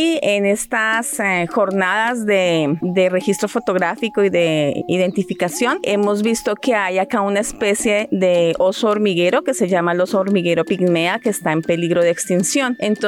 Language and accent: Spanish; Colombia; now in Ecuador; yo soy de origen colombiano y ya llevo 24 años viviendo aquí en la Amazonía ecuatoriana.